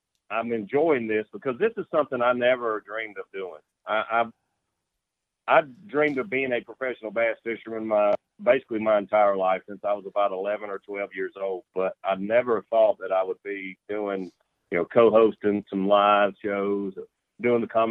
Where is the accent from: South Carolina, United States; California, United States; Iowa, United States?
South Carolina, United States; I grew up in South Carolina.